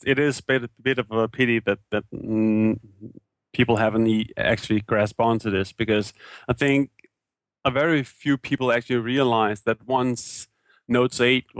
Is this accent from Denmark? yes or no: yes; Capital Region of Denmark, Denmark; I'm a developer from Denmark. I live near Copenhagen.